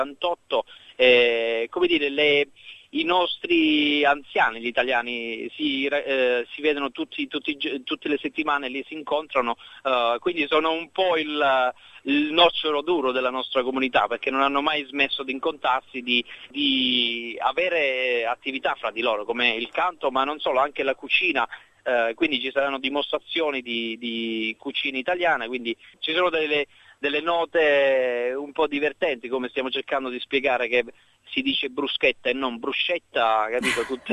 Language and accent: Italian; Apulia, Italy; now in Darwin, Australia; io darò l'esempio perché sono pugliese